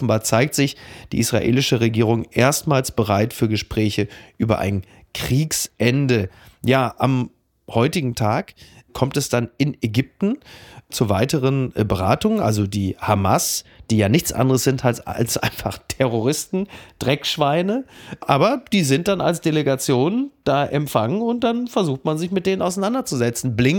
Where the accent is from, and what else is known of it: North Rhine-Westphalia, Germany; born or raised there